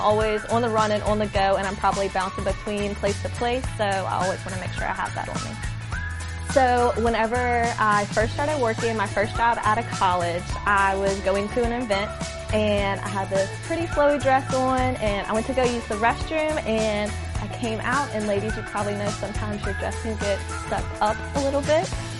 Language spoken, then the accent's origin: English; Hammond, Louisiana, United States; I'm from Hammond, Louisiana, and this is my rookie year as a Saint patient.